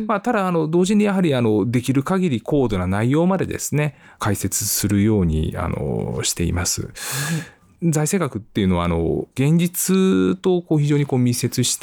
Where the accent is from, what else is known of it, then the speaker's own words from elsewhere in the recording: Chiba, Japan; also born or lived in Osaka; 出身は千葉県でして、子供の頃は結構いろいろ転々としていたこともあって、一時期小学生の頃に大阪に住んでいたことなんかもありますけれども、基本は千葉県出身ですね。